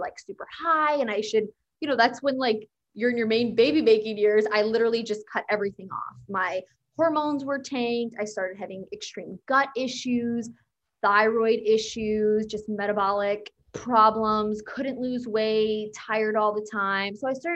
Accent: Chicago, Illinois, United States; I'm from Chicago, Illinois.

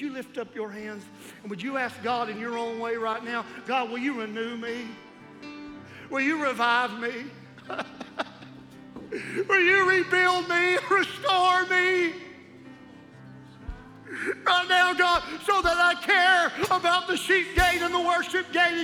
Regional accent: Chattanooga, Tennessee, United States; And I'm not that far up the road. I'm from Chattanooga.

